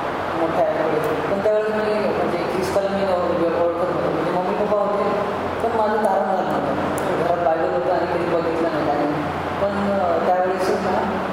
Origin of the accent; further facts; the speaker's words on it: Nandurbar, Maharashtra, India; now in Pune, India; proper मी नंदुरबारचं आहे